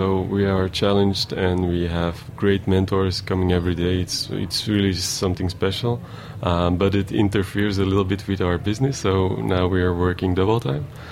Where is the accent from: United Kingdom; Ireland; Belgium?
Belgium; Antwerp, Flanders; now in New York, United States; We are from Antwerp. It's not really a big town.